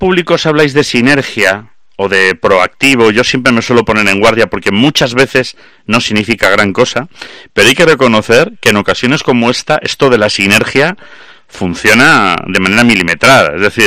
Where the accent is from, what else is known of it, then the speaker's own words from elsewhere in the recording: Galicia, Spain; los que somos de Galicia